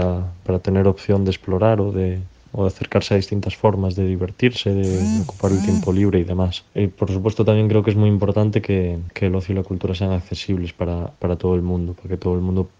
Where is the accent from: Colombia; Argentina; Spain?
Spain; Santiago de Compostela, Galicia; soy de Santiago de Compostela, tengo 23 años